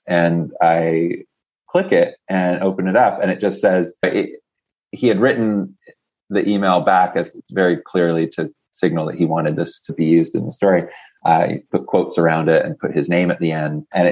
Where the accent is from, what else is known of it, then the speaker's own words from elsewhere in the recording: Canada; I'm actually Canadian, I'm not American, so I'm not deeply familiar in some cases with American legislation and laws